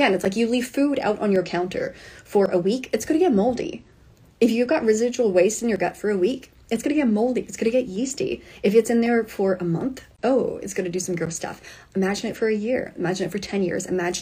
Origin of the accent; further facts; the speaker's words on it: Canada; now in Tennessee, United States; Okay, so I used to live in Canada. I grew up in Canada. Now I'm in Tennessee.